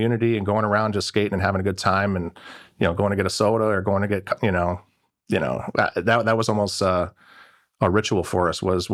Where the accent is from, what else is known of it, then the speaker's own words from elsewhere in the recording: New Milford, Pennsylvania, United States; I grew up in New Milford, Pennsylvania. So up in Susquehanna County, that's where I was born and raised.